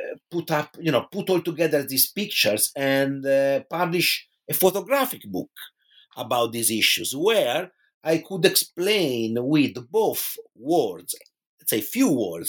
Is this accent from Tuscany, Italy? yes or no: yes; Pisa, Tuscany, Italy; English is a second language; in my hometown in Tuscany, which is Pisa in Italy